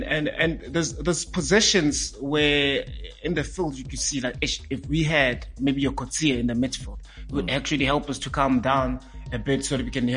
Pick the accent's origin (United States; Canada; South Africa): South Africa; we watch the Bafana, we are South African games more than anything else.